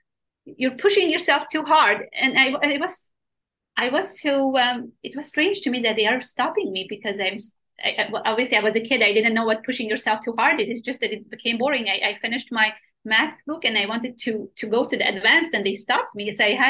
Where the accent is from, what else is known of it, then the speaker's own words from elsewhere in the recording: Sweden; also born or lived in Iran; I grew up in Sweden. So I was, my family moved to Sweden from Iran. I'm Iranian. So I moved during the war to different countries. And eventually we ended up in Sweden. And I'm Iranian with Kurdish minority.